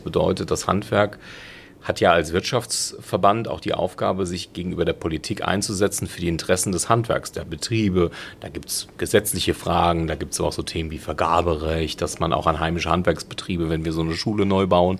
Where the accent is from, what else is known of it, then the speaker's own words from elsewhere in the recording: Taunusstein, Hesse, Germany; also born or lived in Wiesbaden; Taunusstein ist ja meine Heimatstadt. Ich bin da geboren, also geboren bin ich in Wiesbaden, aber ich bin in Taunusstein aufgewachsen und habe mein Leben mit Ausnahme im Studium, da war ich mal weg, in Rom und in Mainz. Aber eigentlich immer dort gelebt.